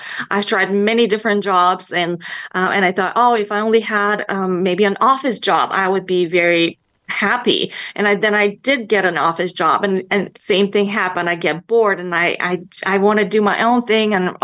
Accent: Bulgaria; Well, I was born in Bulgaria

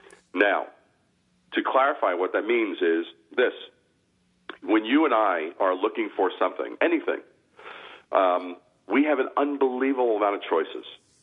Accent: New York, United States; And growing up in New York, we would visit, you know, Greenwich Village, we'd go to museums and galleries and different things as I was growing up.

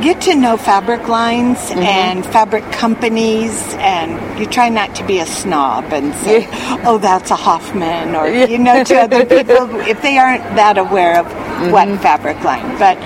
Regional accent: Netherlands; because I grew up in Holland and danced with, I didn't get to dance, but I saw the Dutch dancers.

